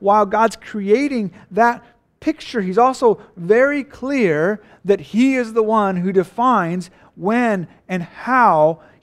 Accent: Japan; the culture I grew up in Japan, where the meal was a time in which you would literally fellowship and spend time together.

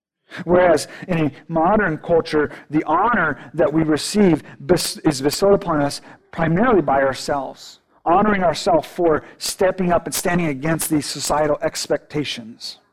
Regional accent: Japan; And so if I am an eldest son, which I was, which is amazing growing up in Japan, because when you're the eldest son, this is not right, okay, but it was beautiful when you're the eldest son.

